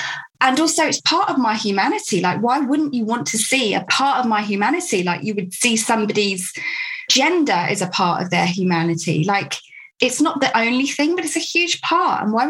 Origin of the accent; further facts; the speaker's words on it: United Kingdom; Where are you from? Britain. No, where are you really from? Britain.